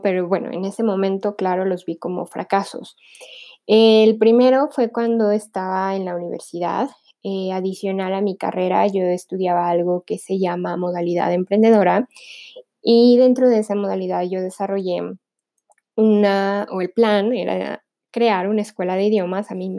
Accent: Pachuca, Hidalgo, Mexico; Yo soy de Pachuca.

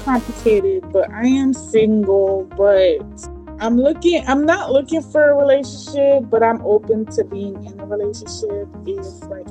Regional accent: Florida, United States; now in Canada; I'm from Florida, but I live in Canada.

